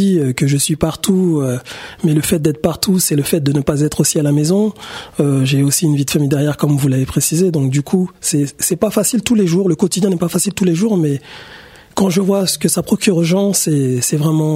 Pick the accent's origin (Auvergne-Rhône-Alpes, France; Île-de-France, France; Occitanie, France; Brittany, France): Île-de-France, France; Garges-lès-Gonesse; Je viens du quartier de la Muette à Garges-lès-Gonesse, classé actuellement en QPV, quartier prioritaire de la ville. Donc aujourd'hui, en grandissant, on a pu bénéficier d'énormément d'aide.